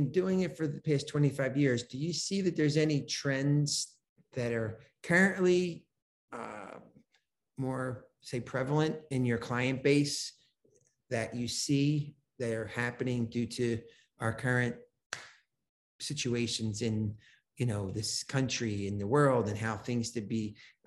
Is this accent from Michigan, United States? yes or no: no; New Jersey, United States; now in Sarasota, United States; I'm an Italian from the Northeast, New Jersey. So, you know, my wife and I recently moved to Sarasota, Florida, which is in the West Coast of Florida.